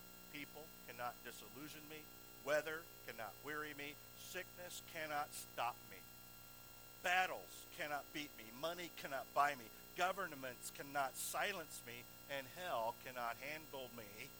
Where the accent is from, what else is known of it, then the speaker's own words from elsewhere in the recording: United States; And, you know, I love being an American. I do. I really do.